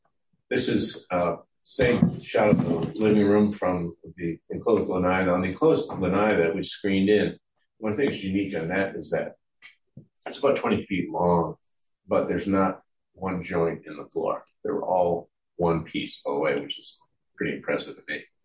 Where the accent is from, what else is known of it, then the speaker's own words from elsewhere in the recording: Rhode Island, United States; And I'm originally from Rhode Island, so it's kind of colonial, it's kind of in my blood, I guess.